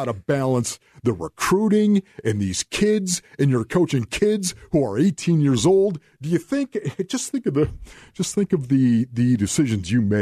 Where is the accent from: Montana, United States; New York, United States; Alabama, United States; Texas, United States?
New York, United States; Buffalo; I came from Buffalo, New York. I know what that gray canopy looks like.